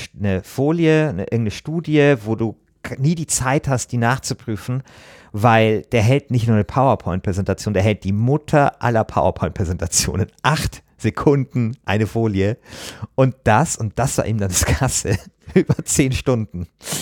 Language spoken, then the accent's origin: German; Bavaria, Germany; Ich komme ja aus Bayern.